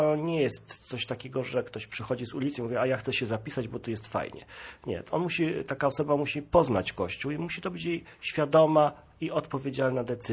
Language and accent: Polish; southern Poland, Poland; Pomimo tego, że ja i moja żona pochodzimy z południa Polski